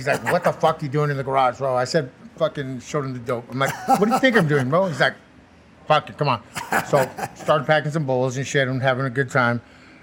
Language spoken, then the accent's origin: English; Rosemead, California, United States; I grew up in Rosemead